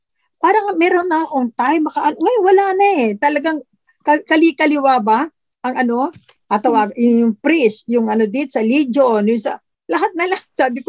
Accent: Manila, Metro Manila, Philippines; moved away as an adult; now in Melbourne, Australia; Dito din ako sa Melbourne, Australia, Oakley South. Sa Pilipinas, my parents are from Pampanga, but I was born in Manila and grew up in Manila hanggang sa matapos ako sa pag-aaral ko. Nandito ako sa Australia for 39 years.

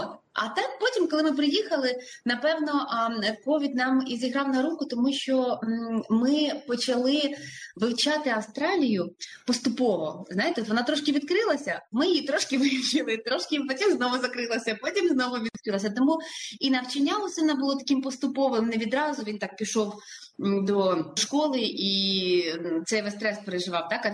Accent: Svitanok, Chernihiv Oblast, Ukraine; moved away as an adult; now in Australia; Ми самі з України, у нас двоє синів. Проживали майже все дитинство на Чернігівщині. В Чернігівській області є таке місто Ніжин. Мій чоловік сам безпосередньо з Ніжина, а моя сім'я живе неподалік від Ніжина в селі Світанок.

